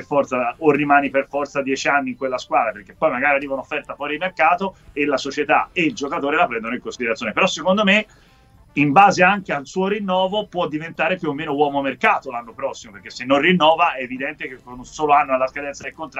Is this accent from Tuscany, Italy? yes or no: yes; Florence, Tuscany, Italy; Sono fiorentino, quindi fiorentino e poi toscano ovviamente.